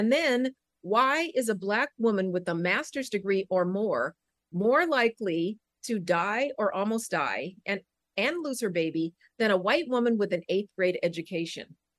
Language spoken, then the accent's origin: English; Denver, Colorado, United States; I thought about this, like I grew up in Denver, the Mile High City.